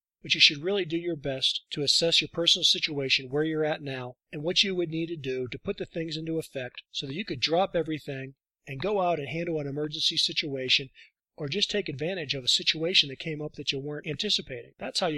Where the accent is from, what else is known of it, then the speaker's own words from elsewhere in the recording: Utah, United States; I'm back in my home state of Utah.